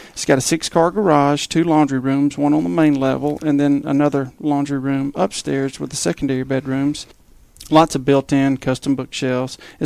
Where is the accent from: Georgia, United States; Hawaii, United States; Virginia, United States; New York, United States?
Georgia, United States; Cartersville; Well, I was born and raised in Cartersville, Georgia, so I'm a Georgia native.